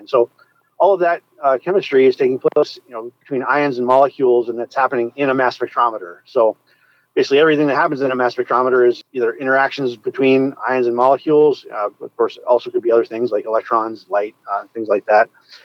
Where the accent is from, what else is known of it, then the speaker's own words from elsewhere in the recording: Virginia, Minnesota, United States; I grew up on the Iron Range of Minnesota. The town where I went to high school was Virginia, Minnesota. So basically right smack dab in the middle of the Iron Range.